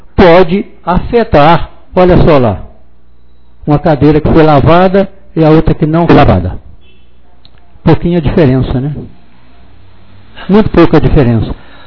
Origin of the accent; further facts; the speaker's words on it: Conceição da Barra de Minas, Minas Gerais, Brazil; born there; Eu tenho 77 anos de idade … sou nascido em Conceição da Barra de Minas